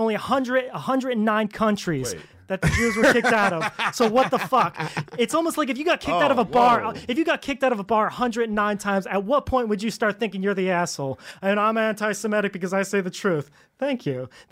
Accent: Asbury Park, New Jersey, United States; Asbury Park. Then I got kicked out.

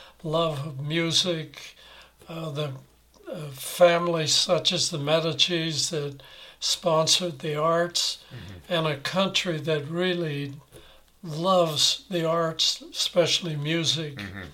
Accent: Telluride, Colorado, United States; born there; I was born in Telluride, Colorado, 1925. My mother and father are both Italian immigrants. They came separately to this country. My mother was 13, my father was 18, and they met later in Telluride, Colorado, and were married.

